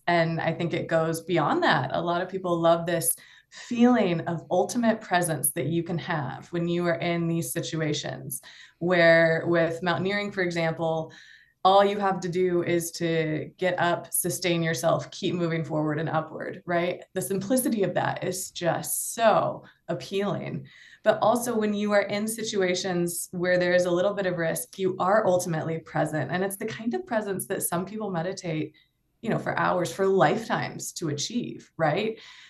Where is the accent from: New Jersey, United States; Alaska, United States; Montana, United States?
Montana, United States; Missoula; I am. I'm from Missoula.